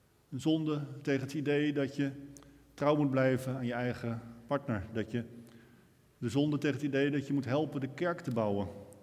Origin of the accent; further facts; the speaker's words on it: Netherlands; En waar is een van onze verdiensten dat wij als Hollanders in staat zijn geweest om de dodo uit te roeien.